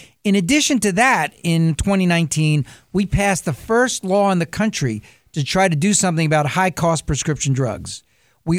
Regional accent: New Jersey, United States; also born or lived in Italy; now in Baltimore, United States; I was born in Italy, grew up in New Jersey, and came to Baltimore for undergrad at Johns Hopkins in the 70s.

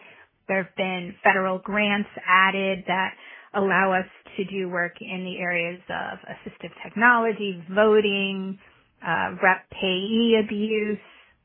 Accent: Connecticut, United States; I went to Hopkins, but before that I was from Connecticut.

